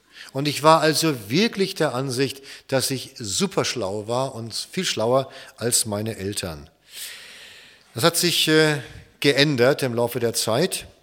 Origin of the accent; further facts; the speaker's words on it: Schleswig-Holstein, Germany; Wir kommen hier aus Schleswig-Holstein.